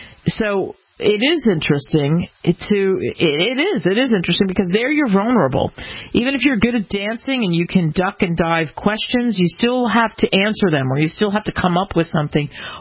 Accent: Lancaster, Pennsylvania, United States; because I grew up in and around Lancaster, and I got a big smile when I heard you mention that.

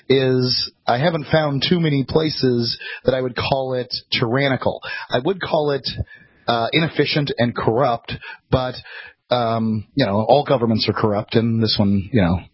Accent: United States; But you know, I can tell you as an American, I like the idea of buying my property

